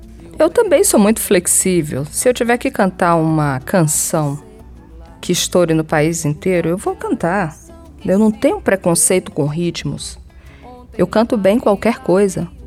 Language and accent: Portuguese; Brazil; eu sou brasileira e eu quero grana no bolso